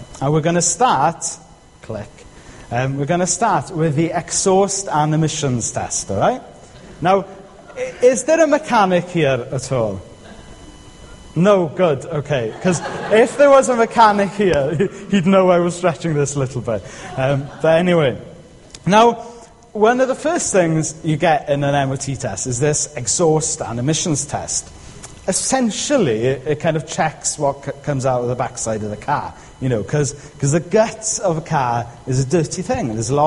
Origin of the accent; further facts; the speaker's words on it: Bangor, Wales, United Kingdom; also born or lived in Aberystwyth; I'm from Bangor originally. Then I went to live in Aberystwyth, and now I'm back in North Wales.